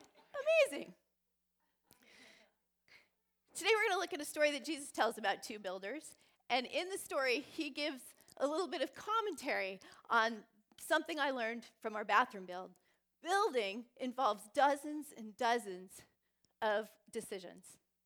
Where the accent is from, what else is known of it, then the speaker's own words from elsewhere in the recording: California, United States; now in Vancouver, Canada; Steve and I grew up in California in suburbs. You can picture it. 70s sitcoms, 1960s track houses. So when we first came to Vancouver, we were just enamored by character houses.